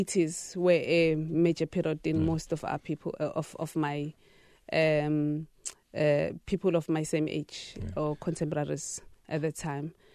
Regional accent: South Africa; So I believe that as a South African citizen, I had a responsibility to make sure that I contribute something towards our history.

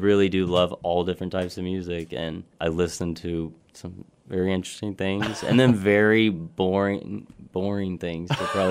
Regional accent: Fort Worth, Texas, United States; also born or lived in Dallas, Texas / Los Angeles, California; I grew up originally in Fort Worth. Moved to Dallas, kind of did my high school days in Dallas, and then when I was 18, made the move to L.A.

